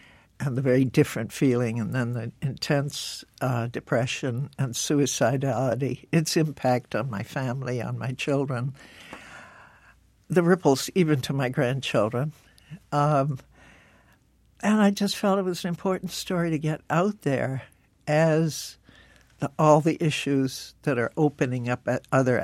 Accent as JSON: {"language": "English", "town": "Philadelphia", "region": "Pennsylvania", "country": "United States", "tie": "born there", "said": "I don't know where I was born in Philadelphia."}